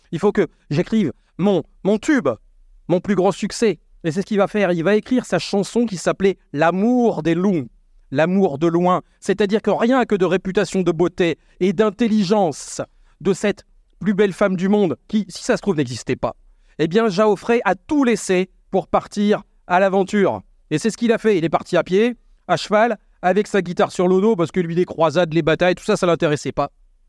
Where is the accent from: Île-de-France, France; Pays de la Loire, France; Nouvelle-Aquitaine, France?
Nouvelle-Aquitaine, France; Chez nous, en Aquitaine, les femmes décidaient et faisaient de la politique